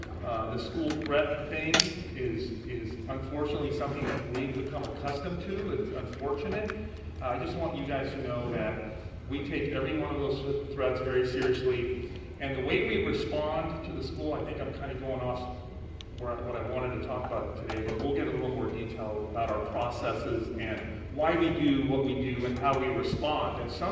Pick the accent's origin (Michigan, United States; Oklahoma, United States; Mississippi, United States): Oklahoma, United States; I didn't even know where that was until they sent me up there because I grew up in Oklahoma.